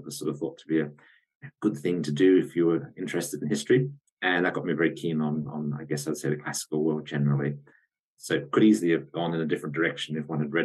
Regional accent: Australia; Well, I'm Australian by origin

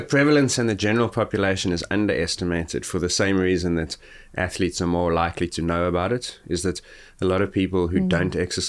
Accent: Gauteng, South Africa; I grew up near Johannesburg where it's considerably colder than Cape Town and warmer than many places you are listening to this.

